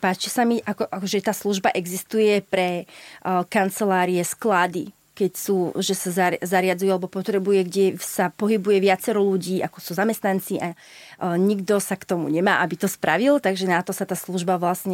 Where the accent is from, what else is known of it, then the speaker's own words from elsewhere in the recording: Považská Bystrica, Trenčín Region, Slovakia; bo je to moje rodné mesto